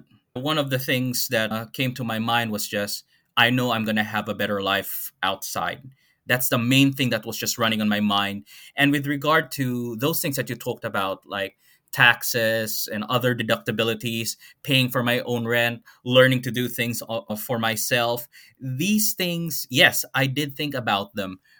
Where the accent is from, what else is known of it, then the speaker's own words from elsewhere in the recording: Philippines; moved away as an adult; now in New Zealand; So the long story short, or the short version of this story, is definitely the same as many Filipino immigrants, which is to find a better life financially, primarily, in another country. So New Zealand was a great option for me.